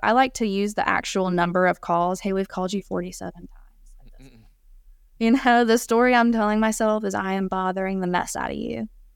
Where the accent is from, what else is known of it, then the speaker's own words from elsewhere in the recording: the South, United States; I'm from the South